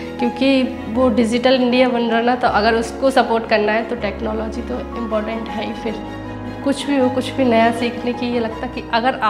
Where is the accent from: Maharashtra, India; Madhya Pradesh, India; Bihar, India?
Madhya Pradesh, India; और अभी तो ओरछा तहसील हो गई। पहले तो निवाड़ी जाना पड़ता था, अगर निवाड़ी में भी काम नहीं हो रहा तो टीकमगढ़ जाना पड़ता था